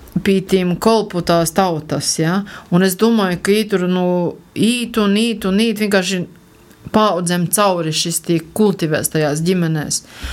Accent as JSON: {"language": "Latvian", "region": "Latgale", "country": "Latvia", "tie": "born or raised there", "said": "es esmu uzauguši pīrobežā, ir Latgaļi, ir skatījusies tos pašus raidījumus, ir tie paši krīvu kanāli mums te bija"}